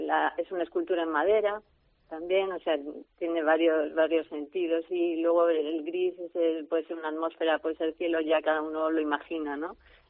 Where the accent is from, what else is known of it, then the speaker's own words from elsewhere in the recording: Lima, Peru; born there; En Perú, en Lima.